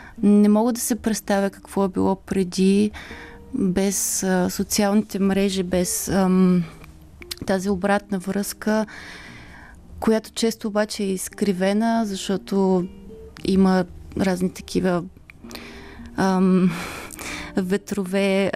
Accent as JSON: {"language": "Bulgarian", "town": "Sliven", "region": "Sliven Province", "country": "Bulgaria", "tie": "born or raised there", "also_born_or_lived": "Ruse", "said": "израснала съм в Сливен и винаги съм се чувствала, когато съм опитали откъде си, съм казала, че съм от Сливен. Някак си не приемах дълго време Русе като роден град"}